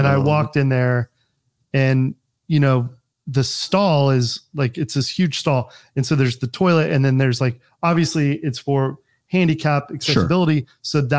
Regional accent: Kansas City, United States; Yeah. I'm like excited to like, cause like I grew up in Kansas City.

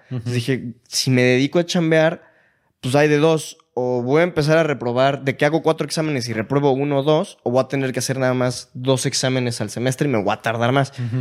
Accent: Mexico; Y vengo igual de México, gracias.

